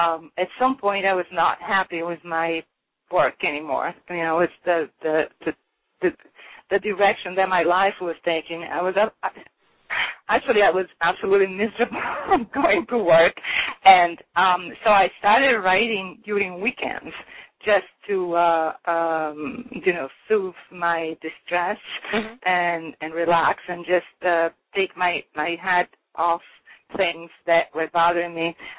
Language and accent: English; Genoa, Liguria, Italy; born there; English is a second language; Well, I was born in Genoa, Italy.